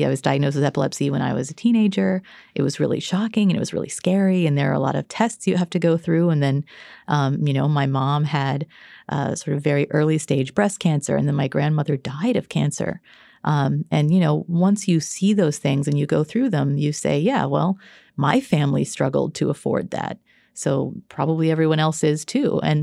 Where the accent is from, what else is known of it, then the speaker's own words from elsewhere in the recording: Texas, United States; so my family is conservative. I grew up in Texas